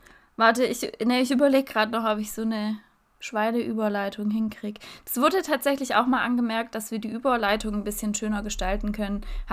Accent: Baden-Württemberg, Germany; accent: Swabian; Oh, sorry, ich rede hardcore Schwäbisch. Ich bemühe mich, ich merke es gerade selber, aber ich bemühe mich jetzt wieder.

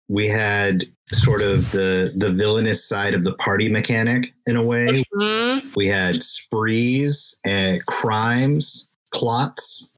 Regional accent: San Antonio, Texas, United States; also born or lived in New York City; I grew up in San Antonio, Texas. So we had all of the stereotypes of the West and of cowboys.

